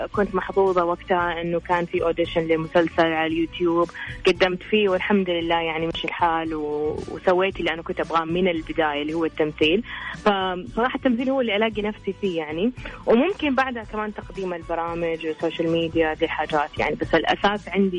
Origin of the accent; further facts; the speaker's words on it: Saudi Arabia; وكمان مثلا أنا عادة في السعودية بيتنا يعني مثلا أقوم أساعد ماما في المطبخ